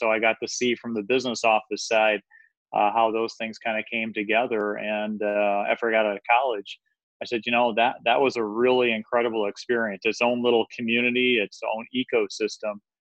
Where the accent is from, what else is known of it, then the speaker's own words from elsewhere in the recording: Saginaw, Michigan, United States; I worked on the loading dock of Saginaw General Hospital. Saginaw, Michigan is my hometown.